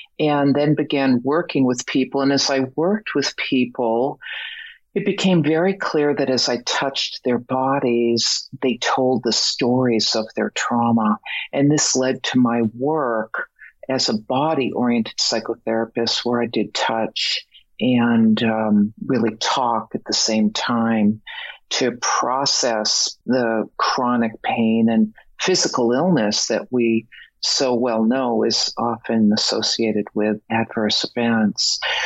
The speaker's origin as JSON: {"language": "English", "town": "Boston", "region": "Massachusetts", "country": "United States", "also_born_or_lived": "Mexico", "moved": "as an adult", "said": "Well, I'm originally from Boston. And however, at the tender age of 20, I was so lucky to hop on a bus and end up in the jungle of Mexico 5 days later."}